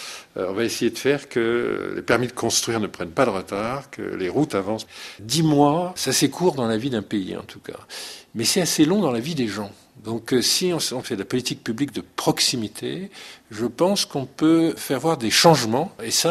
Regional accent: Benin; Je suis béninois, mes enfants comme mes pères habitent au Bénin, et on y est très actifs dans ce pays.

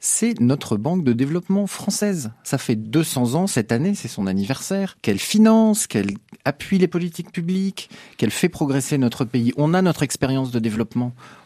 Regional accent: Senegal; now in France; Par exemple, je viens du Sénégal.

